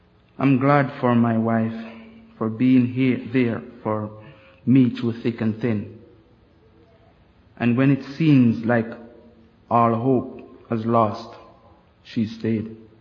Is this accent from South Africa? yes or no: no; Jamaica; moved away; I was born and raised in Jamaica. First came here in 1987. Back and forth until 1999